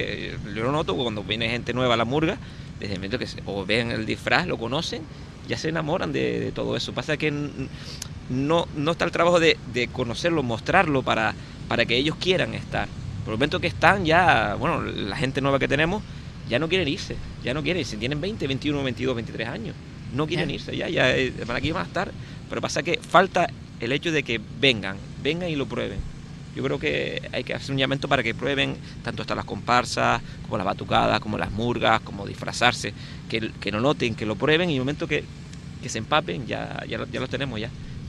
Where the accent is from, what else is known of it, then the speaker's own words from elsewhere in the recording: Tuineje, Canary Islands, Spain; yo tengo también familia carnavalera murguera ahí abajo, yo soy de Tuineje, en Gran Tarajal.